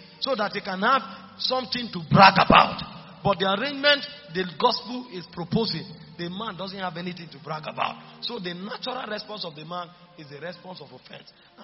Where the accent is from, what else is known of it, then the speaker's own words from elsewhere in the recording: Ghana; Even though my citizenship as a Ghanaian is restored, I am an ex-convict.